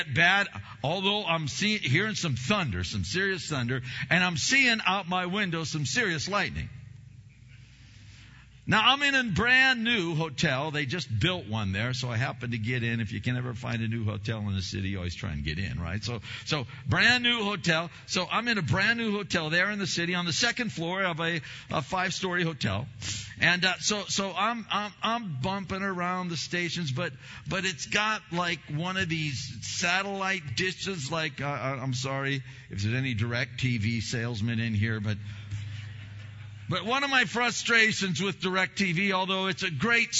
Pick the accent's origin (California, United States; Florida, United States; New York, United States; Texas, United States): California, United States; Now, I think, I'm from Southern California, so I hear sirens.